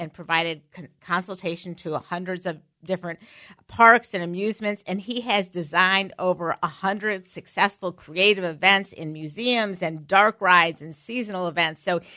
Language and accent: English; Missouri, United States; So like I grew up in Missouri near Six Flags.